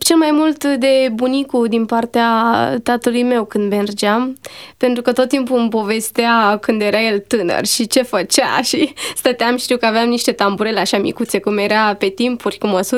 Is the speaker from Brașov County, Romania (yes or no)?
no; Târgu Jiu, Gorj County, Romania; born there; M-am născut în Târgu Jiu, județul Gorj, în anul 1988, în luna a treia.